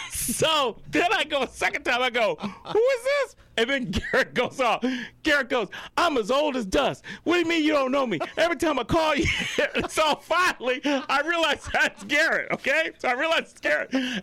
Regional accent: Jamaica; I go, I'm Jamaican. I need as many jobs as I can get, Mark.

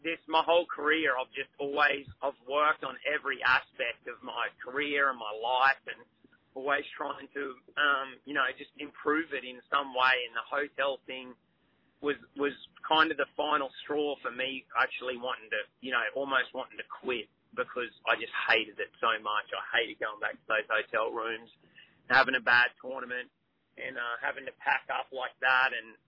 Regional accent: Australia; Well, I fished my whole life in Australia, and we have a lot of different species.

